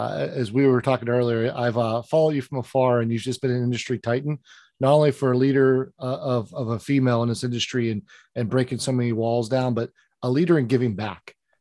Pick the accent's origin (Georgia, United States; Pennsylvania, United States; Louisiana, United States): Pennsylvania, United States; Pittsburgh; accent: Yinzer; So I'm from Pittsburgh, Western PA, and we have an accent here called Yinzer.